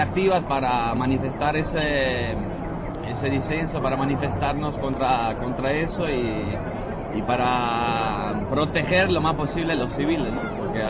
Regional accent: Italy; Spanish is a second language; Sí. Yo soy de Italia. Italia es el cuarto productor y exportador de armas, ¿no?

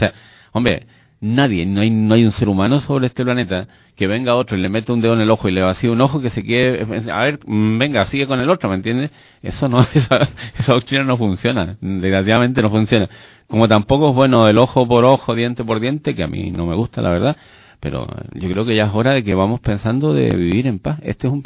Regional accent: Chile; esos somos los chilenos, ¿eh? Somos mestizos de dos razas, ¿eh? La mayoría.

